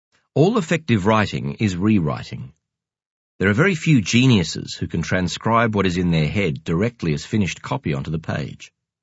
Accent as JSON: {"language": "English", "country": "South Africa", "tie": "born or raised there", "said": "I wrote about what I knew, growing up in South Africa."}